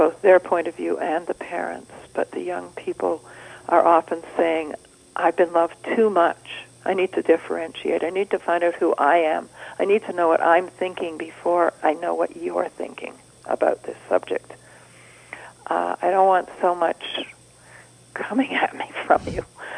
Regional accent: California, United States; I'm from California, and I'm moving more into that world, and it suits me.

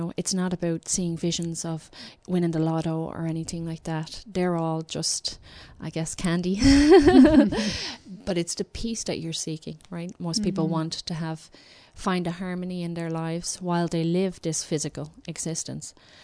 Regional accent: Ireland; We're Irish. You have to have a sense of humor.

